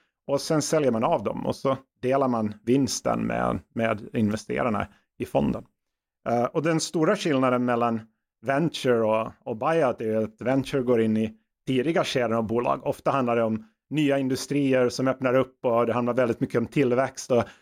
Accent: Vaasa, Ostrobothnia, Finland; Ja, jag är ursprungligen från Vasa i Finland.

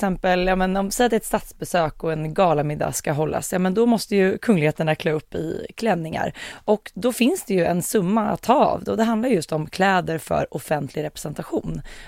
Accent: Nora, Örebro County, Sweden; Och det kan jag säga att jag saknar lite med att inte bo kvar i Nora, för det var en väldigt fin tradition.

